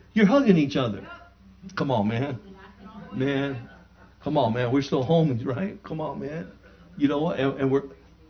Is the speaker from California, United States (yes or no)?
yes; National City, California, United States; And where I grew up in National City, we were so poor we couldn't even pay attention.